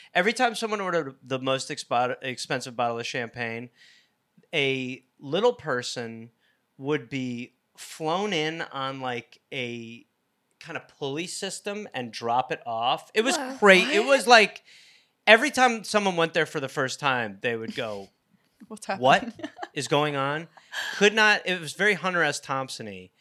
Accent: England, United Kingdom; I mean, I'm English

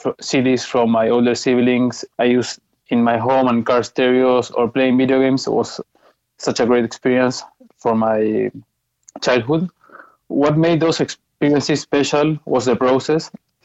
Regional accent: Argentina; Growing up in Argentina, with its rich and dynamic electronic music scene

